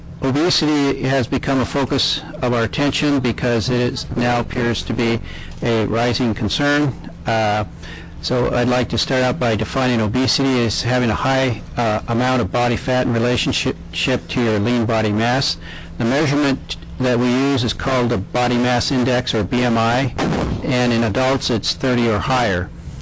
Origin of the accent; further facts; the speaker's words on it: Wrangell, Alaska, United States; now in Juneau, United States; born and raised in Wrangell, Alaska. I've been living in Juneau since 1984